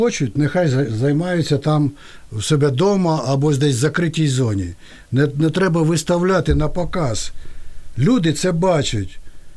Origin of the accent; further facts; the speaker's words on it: Kyiv, Ukraine; born there; Я люблю свою країну. Я народився в Києві.